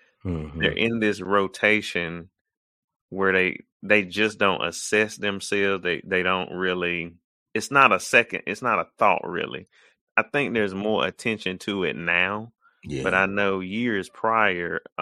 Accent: Kinston, North Carolina, United States; I remember even when growing up in Kinston early on

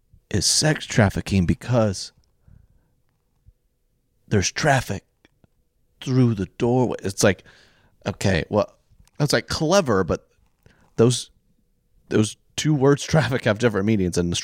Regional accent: Oklahoma, United States; I grew up in Oklahoma. Apparently Oklahoma has a bad meth problem, which is really, really sad.

